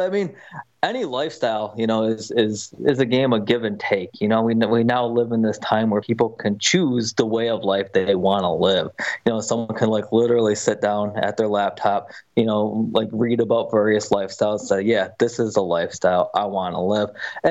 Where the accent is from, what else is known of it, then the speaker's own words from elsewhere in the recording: Buffalo, New York, United States; You know, I grew up in Buffalo, New York. You know, we love the Bills, and you know, watching the games is always something that me and my family would do together.